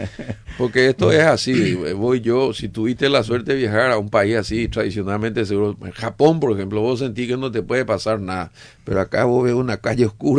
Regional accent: Ecuador; Nosotros tenemos 54. Tenemos una masacre en Guayaquil.

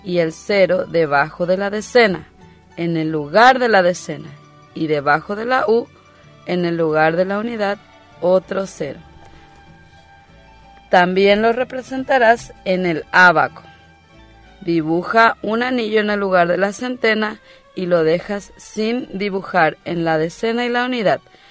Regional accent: Paraguay; Además, tenemos que agradecer a Dios por todo lo que nos regala cada día como paraguayos.

